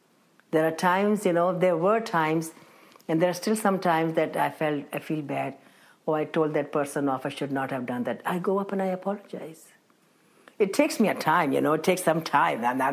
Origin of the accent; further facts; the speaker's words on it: Pakistan; You know, I was born and raised in Pakistan.